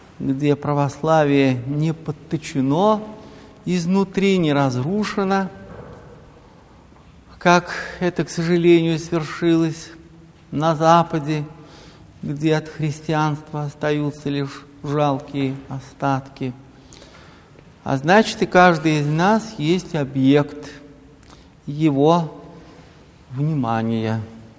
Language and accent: Russian; Moscow, Russia; Мы, москвичи и гости столицы, должны быть очень внимательными, аккуратными.